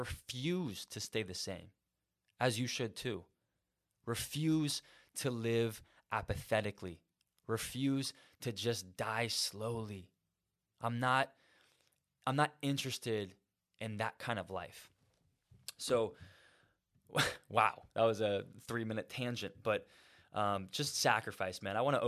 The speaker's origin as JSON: {"language": "English", "region": "Florida", "country": "United States", "tie": "born or raised there", "said": "me being American, raised in Florida"}